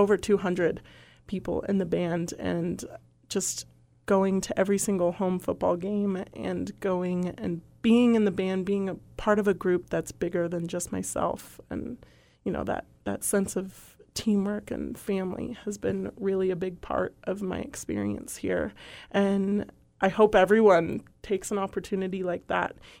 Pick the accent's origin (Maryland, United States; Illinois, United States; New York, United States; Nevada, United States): Nevada, United States; Las Vegas; So I'm from Las Vegas. I graduated from Arborview High School in 2012.